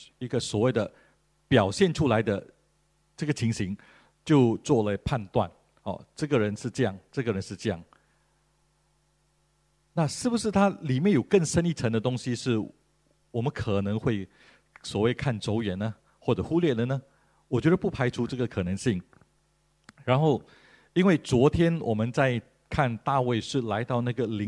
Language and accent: Chinese; Malaysia; moved away; 我原本是马来西亚人，但是我想要来新加坡